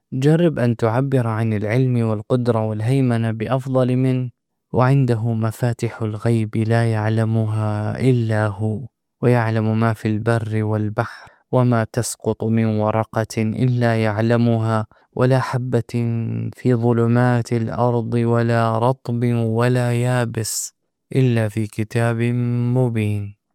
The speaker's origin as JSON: {"language": "Arabic", "region": "Upper Egypt", "country": "Egypt", "tie": "born or raised there", "said": "وقد كان في بلدتي بالصعيد من كان يحفظه"}